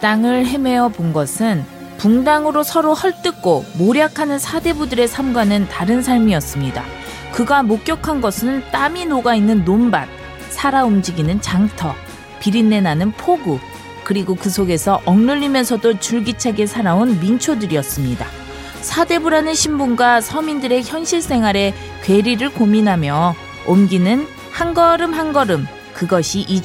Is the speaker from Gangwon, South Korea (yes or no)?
no; Seoul, South Korea; 저는 여러분 믿기 어렵겠지만 고향이 서울이에요.